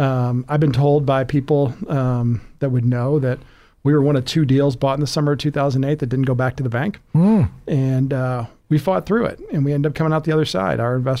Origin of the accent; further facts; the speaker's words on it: Michigan, United States; I grew up in Michigan and went to a small school up there.